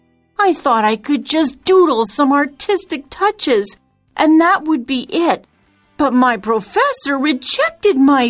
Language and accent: English; Arizona, United States; I've been able to unearth some fascinating things about my home state of Arizona.